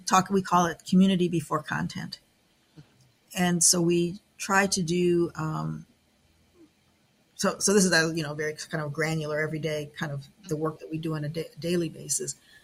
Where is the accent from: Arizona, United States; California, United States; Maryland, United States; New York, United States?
New York, United States; Niagara Falls; So I grew up in Niagara Falls, New York. It's not a large Black community.